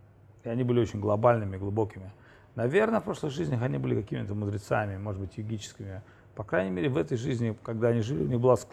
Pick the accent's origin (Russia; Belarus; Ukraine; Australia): Russia; Он мне такой, вы откуда? Я говорю, из Раши.